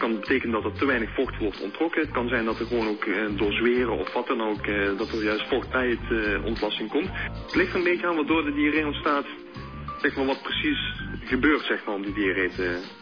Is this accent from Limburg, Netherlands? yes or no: yes; Limburg, Netherlands; Ik kom uit Limburg, dus.